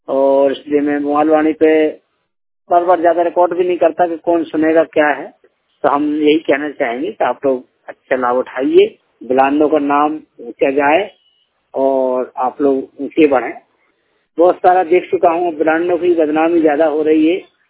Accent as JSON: {"language": "Hindi", "region": "Uttar Pradesh", "country": "India", "said": "मैं जिला जालौन उत्तर प्रदेश का रहने वाला हूँ।"}